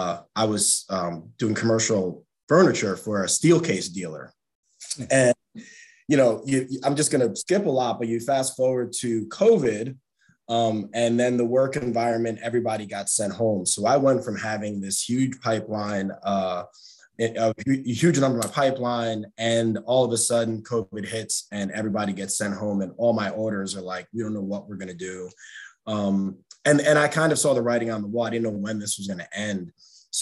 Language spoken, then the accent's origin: English; New York, United States; now in Roanoke, United States; I grew up in New York, upstate New York, and played soccer growing up, played soccer at West Virginia University, had a full ride there, and moved down to Roanoke, Virginia